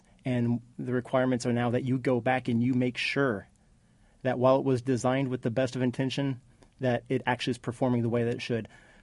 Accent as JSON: {"language": "English", "region": "Indiana", "country": "United States", "tie": "born or raised there", "said": "And I think living in Indiana most of my life and being born and raised in West Central Indiana, being in the urban, being in the rural"}